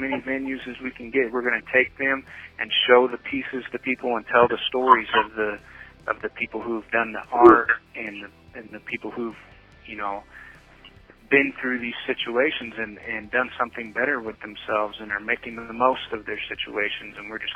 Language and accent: English; Longview, Washington, United States; April 17th in Longview, Washington. It's my hometown